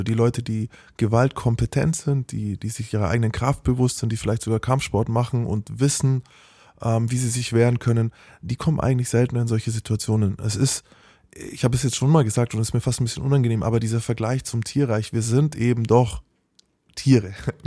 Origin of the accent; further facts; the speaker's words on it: Nuremberg, Bavaria, Germany; ich bin in Nürnberg aufgewachsen